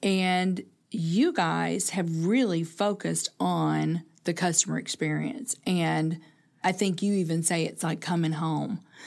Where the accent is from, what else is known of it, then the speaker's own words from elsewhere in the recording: Kentucky, United States; Well, I told you, you know, I'm from Kentucky. Greg and I are from Kentucky originally. And at our house, it was a skillet of cornbread every single night.